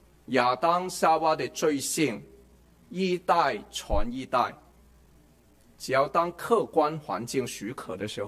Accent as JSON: {"language": "Chinese", "region": "Guangdong", "country": "China", "said": "我是广东人，有粤剧这种比较特殊的戏曲"}